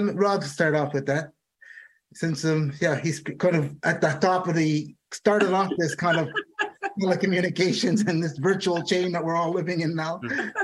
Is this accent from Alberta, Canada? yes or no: no; Montreal, Quebec, Canada; now in Toronto, Canada; So I'm a former resident of Montreal, born and raised in Montreal, but I have transplanted myself several times in Toronto, and I've been here now for 10 years again.